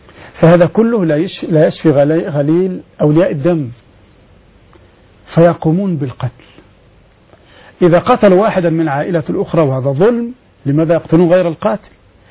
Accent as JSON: {"language": "Arabic", "region": "Upper Egypt", "country": "Egypt", "said": "عندنا في الصعيد أناس فضلاء أجلاء وأصحاب نخوة"}